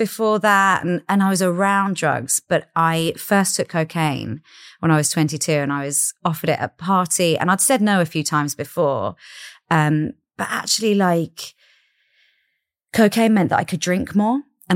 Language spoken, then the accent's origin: English; London, United Kingdom; And I grew up in South London